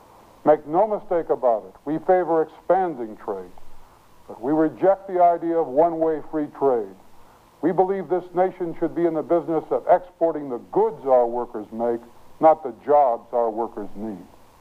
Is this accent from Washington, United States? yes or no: yes; Spokane, Washington, United States; One of my first jobs was as deputy prosecutor in my hometown of Spokane, Washington.